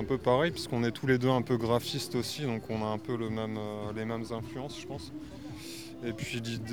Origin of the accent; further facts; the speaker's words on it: Amiens, Hauts-de-France, France; Et moi, je viens d'Amiens aussi